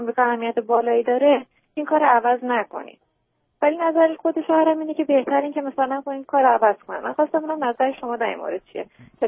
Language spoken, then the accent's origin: Persian; Iran; moved away as an adult; now in United States; ما حدود یک سال و نیمه که از ایران اومدیم اینجا